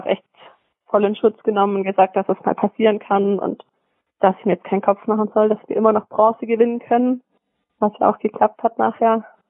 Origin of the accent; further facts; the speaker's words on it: Metzingen, Baden-Württemberg, Germany; born there; Ich bin 21 Jahre alt, jung, wie auch immer. Ich bin, bin in Metzingen geboren, dürften ja die meisten Zuhörer kennen. Schöne Outlet City.